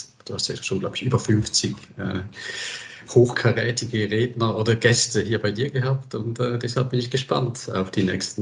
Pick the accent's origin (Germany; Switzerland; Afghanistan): Switzerland; als Schweizer, ja, Bank, Schokolade, Käse, das sind so die Jargons bei uns